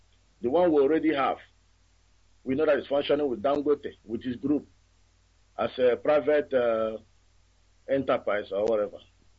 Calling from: Netherlands; calling from the Netherlands.

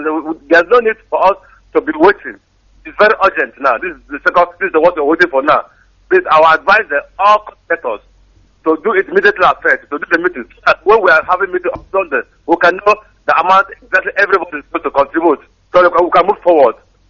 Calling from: Essen, North Rhine-Westphalia, Germany; English is a second language; I'm calling from Essen. I'm a family, Biafra family

